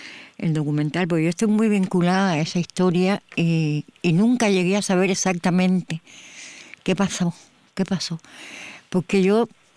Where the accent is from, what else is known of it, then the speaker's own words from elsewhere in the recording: Cuba; moved away; hace 30 años, cuando salí de Cuba, Pavel, o cuando me salieron